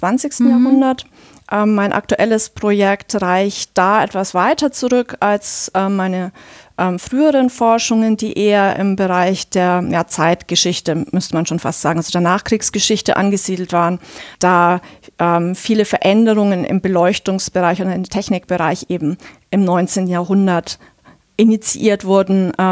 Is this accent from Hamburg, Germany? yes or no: no; Bavaria, Germany; Ich komme auch selber aus Bayern.